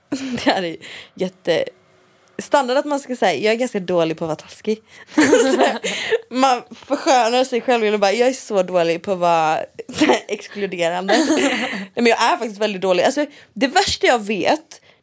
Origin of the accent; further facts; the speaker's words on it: Gothenburg, Västra Götaland County, Sweden; Jag kommer från Göteborg och har haft alla mina vänner från Göteborg.